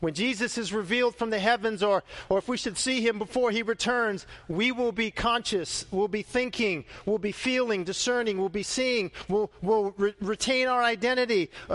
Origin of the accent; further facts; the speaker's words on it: United States; It doesn't matter that I'm an American. I love America.